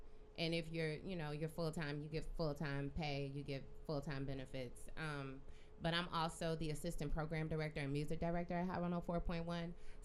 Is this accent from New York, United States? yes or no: no; St. Louis, Missouri, United States; But like, I'm from St. Louis, and I've spent my entire radio career here